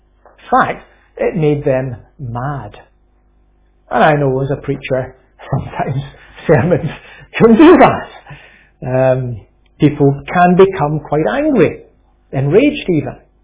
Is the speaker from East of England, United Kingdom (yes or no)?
no; Lesmahagow, Scotland, United Kingdom; When I grew up in Lismahago in South Lanarkshire